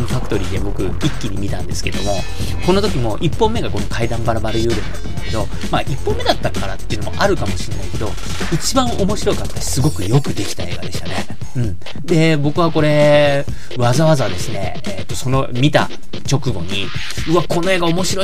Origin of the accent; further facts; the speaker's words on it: Tachikawa, Tokyo, Japan; 僕はあの子供の頃立川で育ったんですけど、